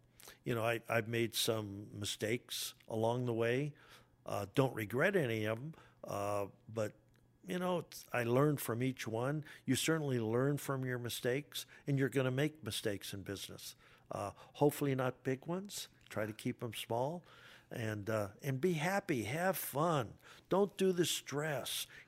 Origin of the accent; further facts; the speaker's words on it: North Dakota, United States; born there; In the Midwest, I was born in North Dakota